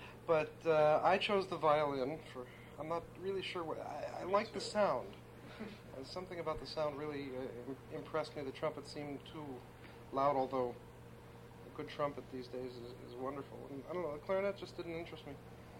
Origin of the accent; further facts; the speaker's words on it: Brighton, New York, United States; I grew up in the Brighton school systems, which Brighton is a suburb of Rochester.